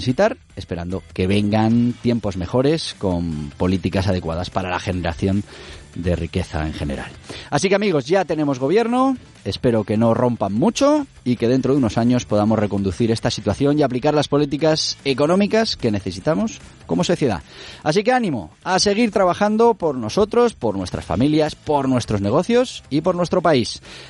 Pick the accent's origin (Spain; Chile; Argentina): Spain; no es la mejor decisión que hemos tomado como españoles.